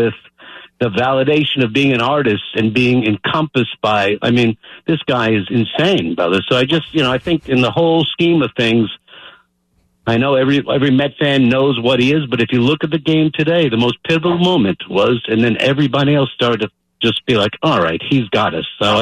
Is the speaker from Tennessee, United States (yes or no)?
no; Flushing, New York, United States; born there; freaking huge Met fan, been watching them forever since I was born in Flushing and all that stuff.